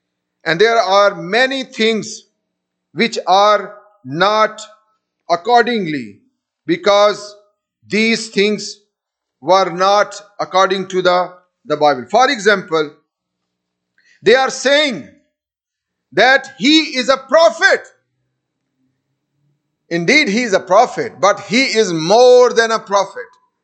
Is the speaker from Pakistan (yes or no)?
yes; Pakistan; And this is what our people back in Pakistan believe that. We come from Pakistan and 97.6% Muslim population.